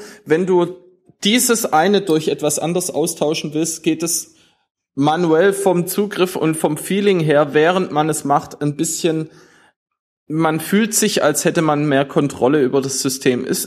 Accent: Swabia, Germany; ja, ich bin Schwabe, dass wir diese deutsche Sprache verwenden wollen.

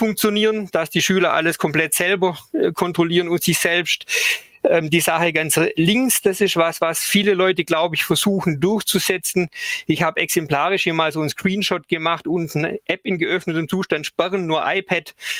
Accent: Baden-Württemberg, Germany; Ich bin Lehrer am Quenstedt-Gymnasium in Mössingen. Das ist ein bisschen südlich von Stuttgart, wie man meinem Dialekt wahrscheinlich auch entnehmen kann.

